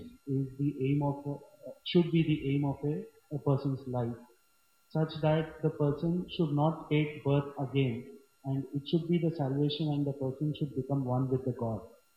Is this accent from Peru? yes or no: no; Bangalore, Karnataka, India; Bangalore.